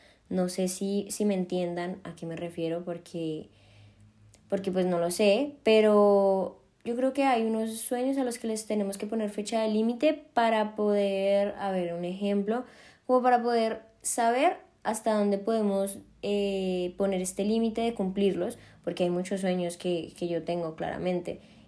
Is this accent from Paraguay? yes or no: no; Colombia; moved away; Yo vengo de Colombia, de un país donde el inicio de curso, o sea, de colegio, es en enero.